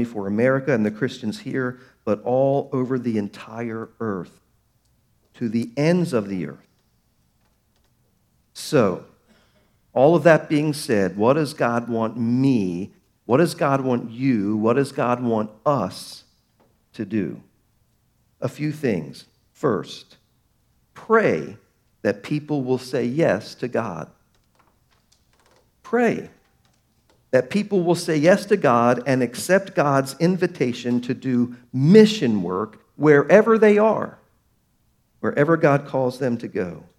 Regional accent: Baltimore, Maryland, United States; Hey, I'm from Baltimore, I can say that.

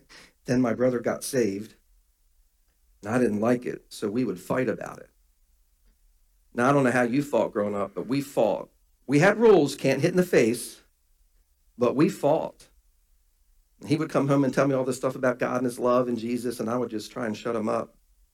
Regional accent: Baltimore, Maryland, United States; We had an alley where I grew up in Baltimore. I grew up on Cortez Road, and they were row houses. This is back when row houses were really row houses.

